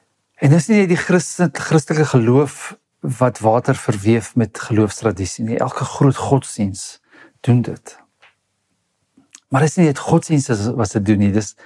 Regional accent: Pretoria, Gauteng, South Africa; also born or lived in Western Cape; Ek het in Pretoria groot geword, meestal of in Gauteng. En ons is Natal toe en ek was net verwonderd oor die see. En toe trek ons Kaap toe

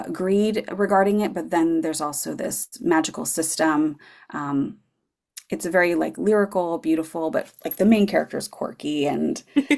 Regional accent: Gearhart, Oregon, United States; now in Astoria, United States; I grew up in Gearheart

